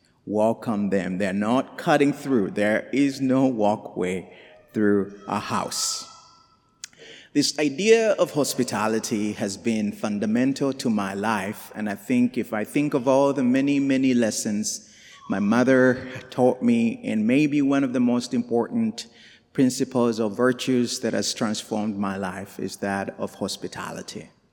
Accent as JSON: {"language": "English", "country": "Uganda", "tie": "born there", "said": "I was born in Uganda"}